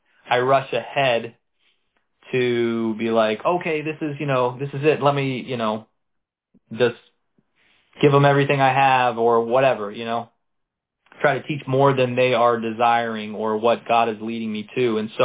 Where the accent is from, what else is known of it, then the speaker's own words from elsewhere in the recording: Huntersville, North Carolina, United States; I grew up in Huntersville. I went to school there.